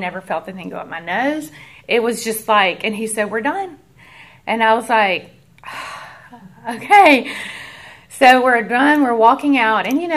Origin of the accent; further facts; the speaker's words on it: Memphis, Tennessee, United States; I grew up in Memphis, Tennessee, with three brothers.